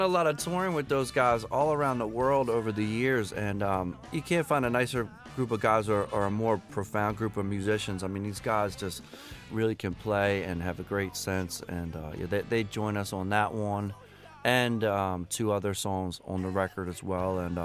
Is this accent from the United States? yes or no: yes; Philadelphia, Pennsylvania, United States; now in Boston, United States; you know, I'm from Philly. I live in Boston, but I love New York City.